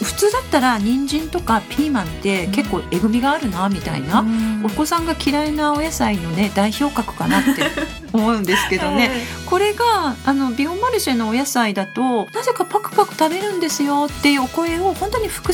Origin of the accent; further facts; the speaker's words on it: Hatsukaichi, Hiroshima, Japan; そういった食品を生まれ育った広島廿日市で広げていく活動したいっていう思いで立ち上げたっていうのがもう大元のところですね。